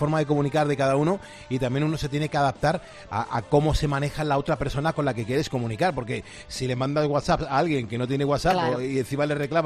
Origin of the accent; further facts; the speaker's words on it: Villacarrillo, Andalusia, Spain; now in Torrenueva, Spain; de Villacarrillo, en Jaén, pero me engañó una manchega y vivo ahora mismo en Torrenueva, en Ciudad Real, repartiendo carne en Valdepeñas, desde Valdepeñas a Córdoba.